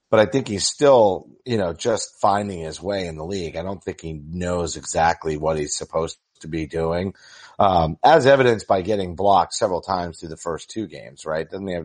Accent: Ireland; Yes, I am getting tanned as much as this Irishman can get tanned.

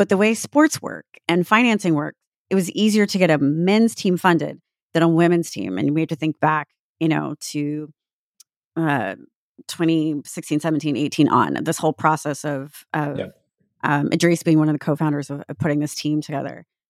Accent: Sacramento, California, United States; And I'm really sorry that Sacramento, my hometown, Sac Republic, won.

